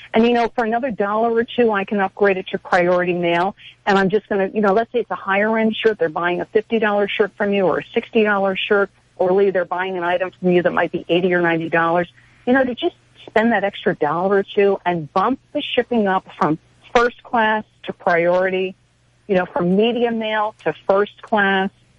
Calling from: New York City, New York, United States; I'm waving from New York City, probably one of the biggest retail places in the world.

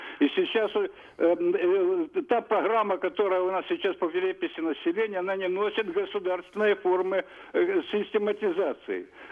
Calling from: Kyiv, Ukraine

